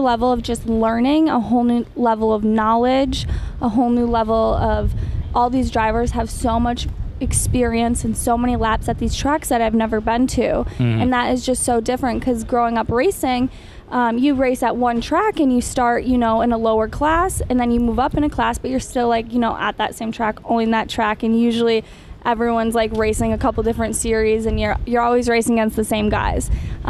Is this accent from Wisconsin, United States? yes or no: yes; Wisconsin, United States; I grew up in Wisconsin, snow way up north.